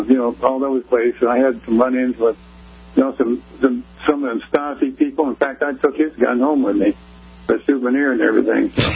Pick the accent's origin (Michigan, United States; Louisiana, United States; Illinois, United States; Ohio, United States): Michigan, United States; Detroit; I come from the show business family up in Detroit anyway, but that's my hometown.